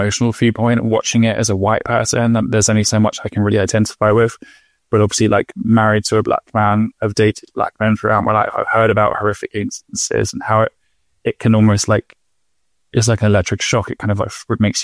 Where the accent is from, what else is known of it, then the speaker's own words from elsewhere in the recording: Eltham, London, United Kingdom; where I grew up in Eltham in the 90s